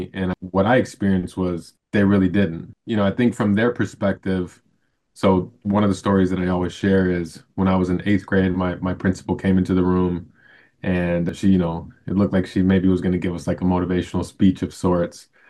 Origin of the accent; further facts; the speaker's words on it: Chicago, Illinois, United States; Yeah. So I'm originally from Humboldt Park, Chicago. And for those of us that don't know what Humboldt Park is like, it's not the best area in the world, at least when I was growing up.